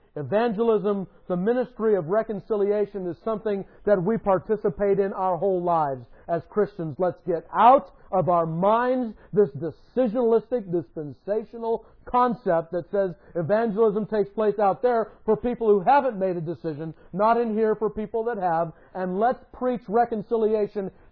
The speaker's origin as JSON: {"language": "English", "country": "United States", "said": "And if I'm traveling overseas as an American, well, if someone asks me about America"}